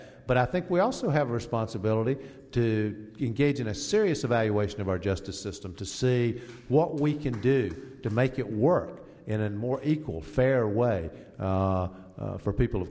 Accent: South Carolina, United States; also born or lived in Georgia; I was born in 1953 in South Carolina. I lived my whole youth in South Carolina, Georgia, and North Carolina.

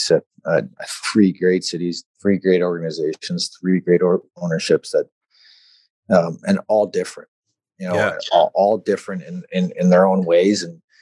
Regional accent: Kindersley, Saskatchewan, Canada; You know, like I'm from Kinnersey, Saskatchewan, you know, like

